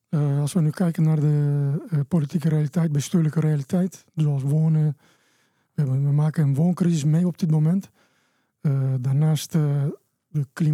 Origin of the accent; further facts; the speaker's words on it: Istanbul, Turkey; Dutch is a second language; moved away as an adult; also born or lived in Eindhoven / Haarlem; now in Netherlands; Ik ben geboren en opgegroeid in Istanbul eigenlijk. En ik kwam in 2004 naar Nederland in mijn eentje om een studie te volgen